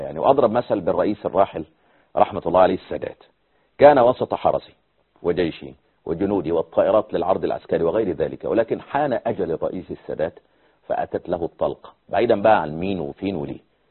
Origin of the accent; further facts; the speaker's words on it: Egypt; عندنا في مصر كده تلاقي الجزائر كده